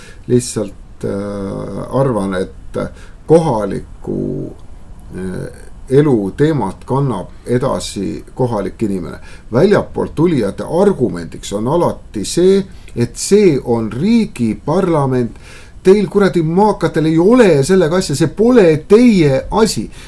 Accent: Viljandi, Viljandi County, Estonia; mina olen Viljandi poolt pärit

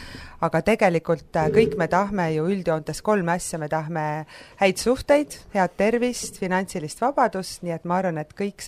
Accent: Vändra, Pärnu County, Estonia; Ma olen pärit Vändrast, Pärnumaalt on ju, ma olen 4-lapselisest perest ja alati, ma olen vanem laps

